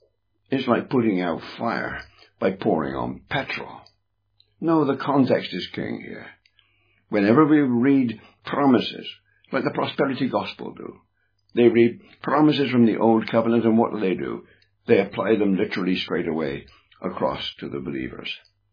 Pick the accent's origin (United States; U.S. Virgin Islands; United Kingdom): United Kingdom; England; I am an Englishman, yes. But first and foremost now, I am a Christian, a believer. I'm one of the called out ones. Yes, I'm an Englishman.